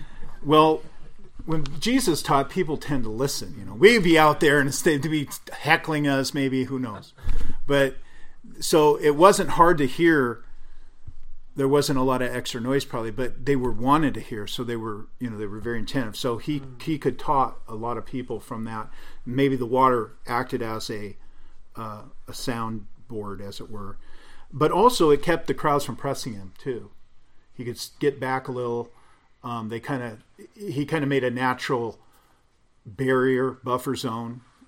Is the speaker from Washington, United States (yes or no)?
yes; Seattle, Washington, United States; Now, I grew up in the Pacific Northwest in Seattle.